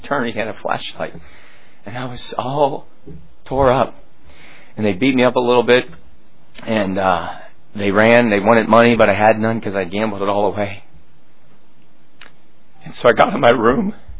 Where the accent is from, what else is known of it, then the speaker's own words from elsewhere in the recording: Pittsburgh, Pennsylvania, United States; also born or lived in Park Ridge, Illinois; Mostly, I was born in Chicago, Park Ridge, but lived most of my life in Pittsburgh, Pennsylvania, and raised as a Roman Catholic, pretty nominal.